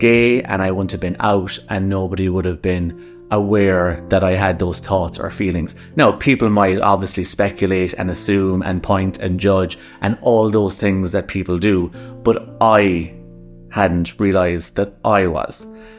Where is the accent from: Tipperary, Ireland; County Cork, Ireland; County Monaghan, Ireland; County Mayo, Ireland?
County Cork, Ireland; Millstreet; So I grew up in Mill Street, County Cork.